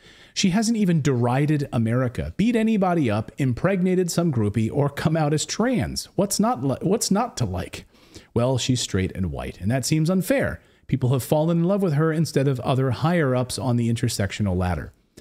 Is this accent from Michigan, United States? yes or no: no; Philadelphia, Pennsylvania, United States; I was from Philadelphia. I should have been watching the 76ers, right?